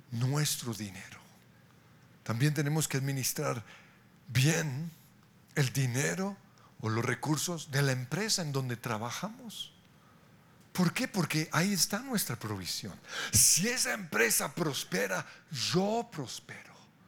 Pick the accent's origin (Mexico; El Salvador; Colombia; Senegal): Colombia; Como colombiano, como ciudadano, yo tengo que ser fiel con los recursos de la nación.